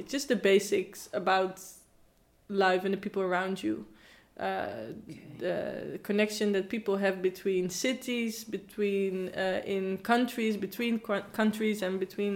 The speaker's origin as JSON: {"language": "English", "town": "Zutphen", "region": "Gelderland", "country": "Netherlands", "tie": "born or raised there", "also_born_or_lived": "Amersfoort", "lives_now": "Amsterdam, Netherlands", "said": "Well, I was born in Amersfoort in the middle of the Netherlands, but moved to Zutphen when I was a couple of months. So I was raised in Zutphen, and then but I've been living in Amsterdam now for almost 12 years."}